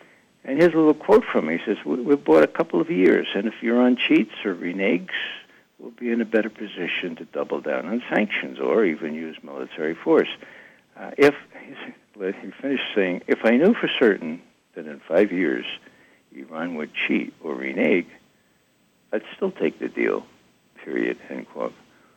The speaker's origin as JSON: {"language": "English", "country": "Ireland", "said": "You know, I'm Irish, and so I have to be careful about being prejudiced against the British."}